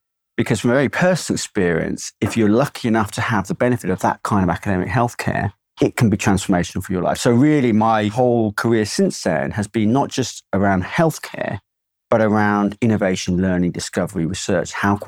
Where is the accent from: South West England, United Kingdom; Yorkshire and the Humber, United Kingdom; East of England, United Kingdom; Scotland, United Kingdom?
East of England, United Kingdom; Cambridge; also born or lived in London; Well, I'm from London originally. I grew up in Cambridge. It's my hometown, Cambridge.